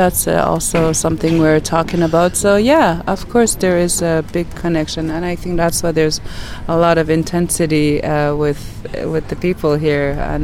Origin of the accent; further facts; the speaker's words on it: Quebec, Canada; now in Montreal, Canada; Well, I live in Montreal, but I'm from Nunavik in northern Quebec. It's a small Inuit community